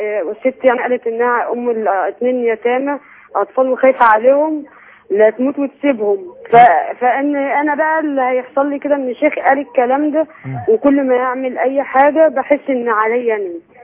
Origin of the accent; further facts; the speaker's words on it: Monufia Governorate, Egypt; من المنوفية.